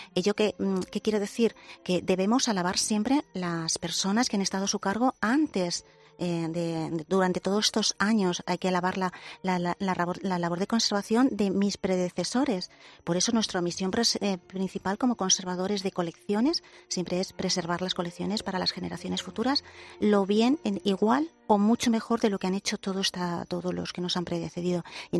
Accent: Valencian Community, Spain; soy valenciana, como bien has dicho, soy de la Plana de Utiel

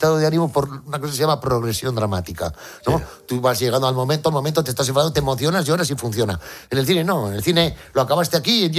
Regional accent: Basque Country, Spain; now in Barcelona, Spain; tengo 40 años, ya me voy a vivir a Barcelona. Pero yo voy regularmente a Vitoria. Y por eso que os cuento que Vitoria está muy cerquita de mi pueblo

